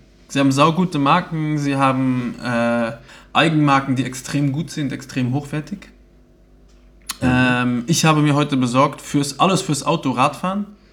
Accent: Luxembourg; Bei uns in Luxemburg nennt man das Carway oder K-Ways, weißt

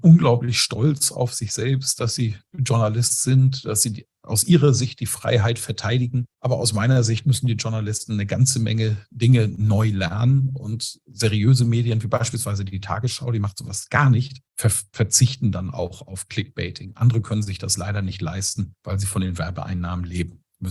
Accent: Schleswig-Holstein, Germany; Wir kommen aus einem eher konservativen Haus. Mein Vater war Bauer, die hatten einen großen Bauernhof. Und wie alle Bauern in Schleswig-Holstein, wo ich groß geworden bin

